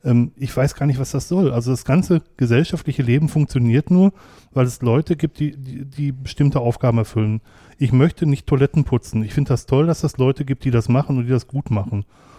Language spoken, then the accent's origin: German; North Rhine-Westphalia, Germany; ich komme ja aus dem Ruhrgebiet, da ist man ein Freund deutlicher Worte.